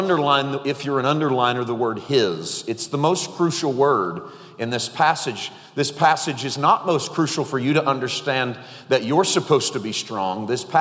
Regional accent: Poplar Bluff, Missouri, United States; moved away as an adult; now in Santa Clarita, United States; I was born and raised in Poplar Bluff, Missouri. I pastored a church in Missouri for 11 years. And in the spring of 2015, we relocated to Santa Clarita, California.

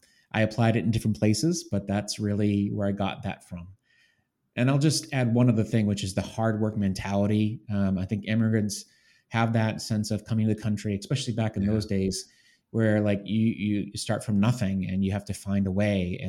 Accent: Boston, Massachusetts, United States; Yeah, believe it or not, I grew up in the Boston area, in the suburbs. And so born and raised here by a family.

